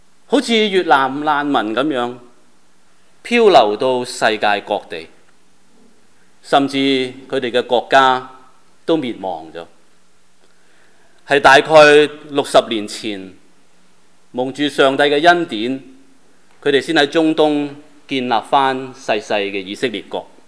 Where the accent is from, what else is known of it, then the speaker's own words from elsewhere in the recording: China; 而我们是中国人。